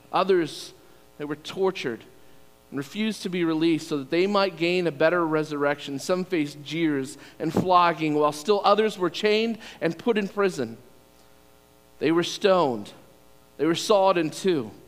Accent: Virginia, United States; I grew up in Virginia and spent almost my whole life there.

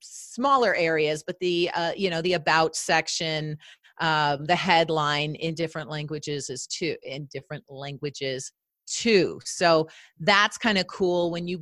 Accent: Canada; I'm Canadian, which means I grew up learning French languages. I lived in France for 5 summers.

